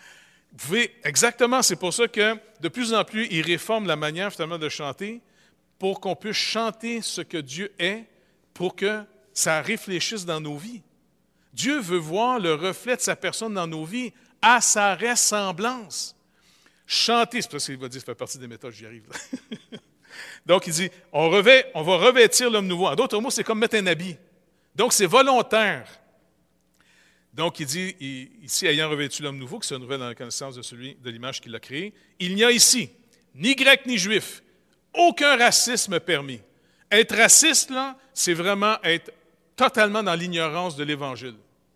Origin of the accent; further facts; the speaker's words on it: Quebec, Canada; Je sais que je suis Québécois